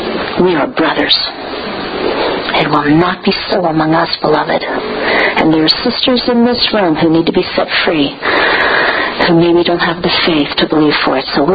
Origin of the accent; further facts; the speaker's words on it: Southern United States, United States; And yes, I'm a Southerner. Well, I used to be in Northern Massachusetts.